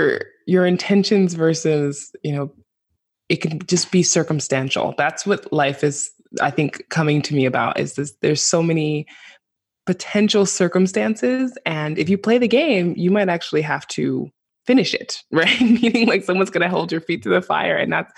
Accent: New York City, New York, United States; now in Iceland; So I'm from New York City and I don't look like I'm Icelandic, the typical Icelandic, right?

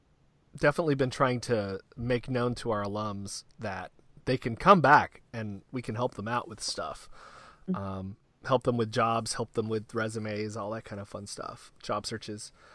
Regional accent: the South, United States; I mean, I grew up in the South. I grew up in rural areas, and I just absolutely know nothing about farming or football.

